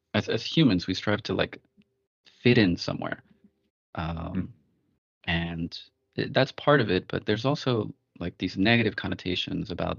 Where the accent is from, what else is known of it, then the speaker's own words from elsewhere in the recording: Bronx, New York, United States; And so, like, growing up in the Bronx, you felt like you were like an outcast. Just for being born.